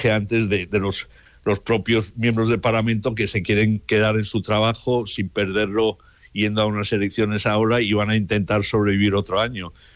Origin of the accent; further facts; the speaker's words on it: United Kingdom; yo cada vez que voy a España, como británico, tengo que hacer una gran cola para entrar